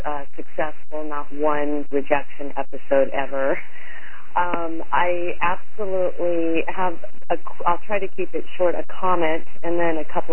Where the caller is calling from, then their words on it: California, United States; I'm actually calling from Northern California.